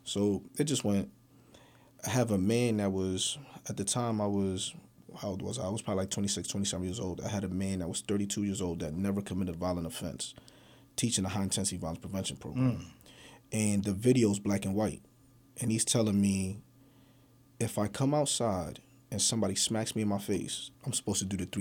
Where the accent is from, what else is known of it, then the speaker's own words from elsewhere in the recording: Harlem, New York, United States; I'm born and raised in Harlem.